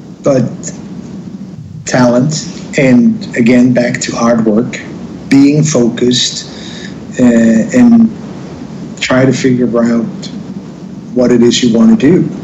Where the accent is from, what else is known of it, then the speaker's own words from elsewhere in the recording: southern Sweden, Sweden; English is a second language; I just was back to my hometown in southern Sweden